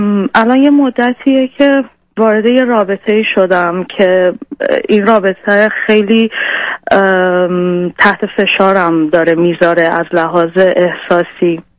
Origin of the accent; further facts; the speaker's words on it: Iran; moved away as an adult; من حدود 14 سال پیش ازدواج کردم، از ایران اومدم بیرون.